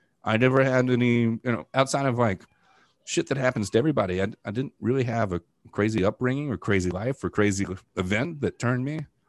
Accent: the South, United States; especially being an American, especially being a Southerner, I think Southerners have a weird predisposition for freedom, too.

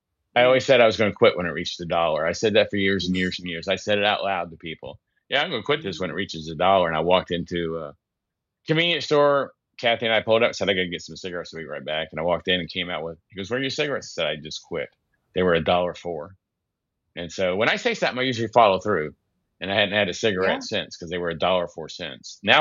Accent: South Carolina, United States; Well, I grew up in South Carolina, and that's right in the middle of Tobacco Belt.

